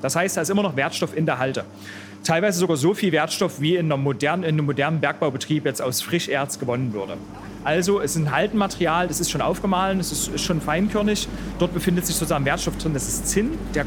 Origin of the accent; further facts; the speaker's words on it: Saxony, Germany; die wir bei uns im Erzgebirge liegen haben